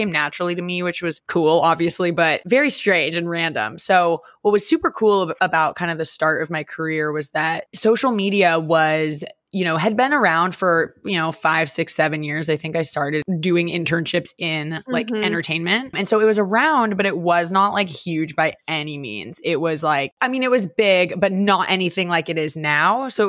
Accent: Seattle, Washington, United States; moved away as an adult; So I mean, long story short, I grew up in Seattle. I moved to Los Angeles for college and I went to film school.

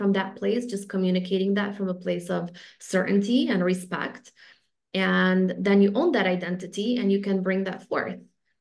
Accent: London, United Kingdom; also born or lived in Lisbon, Portugal; You know, I'm a Londoner, I'm a, you know, Lisbonian, for lack of a better word, right?

